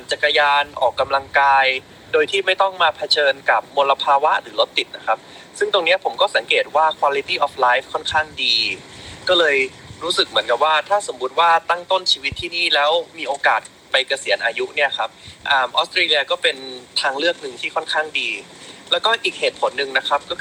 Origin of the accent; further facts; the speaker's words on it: Bangkok, Thailand; ผมเกิดและโตอยู่ในกรุงเทพนะครับตลอดชีวิต